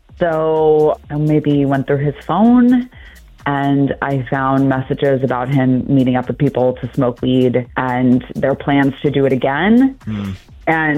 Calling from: Towson, Maryland, United States; from Towson.

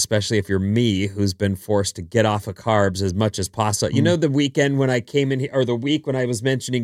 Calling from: Star, Idaho, United States; also born or lived in Bay Area; I'm listening from Star, Idaho.

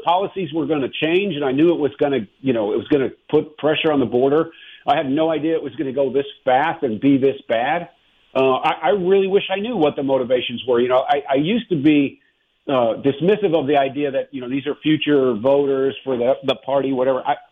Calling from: Alexandria, Virginia, United States; I am in Alexandria, Virginia, just outside of the D.C. area.

